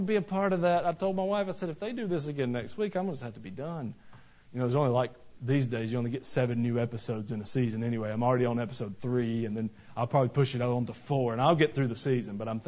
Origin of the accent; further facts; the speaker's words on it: Georgia, United States; moved away; I mean, I grew up in Georgia. Y'all know what Georgia has? Georgia red clay.